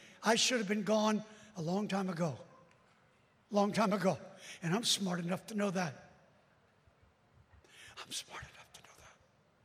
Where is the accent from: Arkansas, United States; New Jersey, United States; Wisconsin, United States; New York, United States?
New York, United States; Brooklyn; He didn't know I'm from Brooklyn.